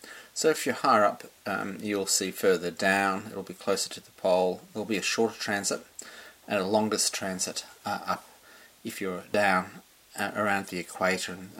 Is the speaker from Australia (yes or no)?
yes; Australia; we Australians actually don't know the actual amount of science involved in the discovery of Australia